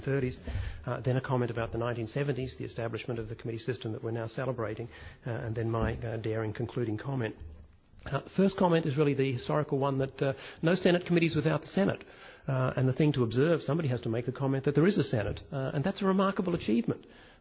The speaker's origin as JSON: {"language": "English", "region": "Queensland", "country": "Australia", "tie": "born or raised there", "said": "from my home state of Queensland"}